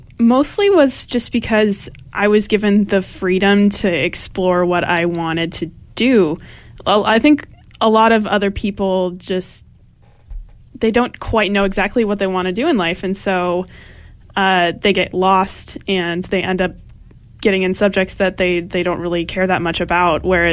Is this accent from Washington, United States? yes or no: yes; Washington, United States; Well, I just graduated from college in Montana, but I'm originally from Washington State.